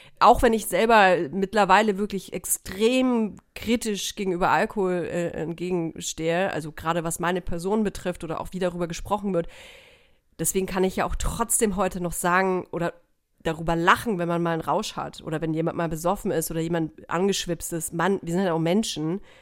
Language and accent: German; Nuremberg, Bavaria, Germany; born there; also born or lived in Munich; Ich bin ja in Nürnberg geboren.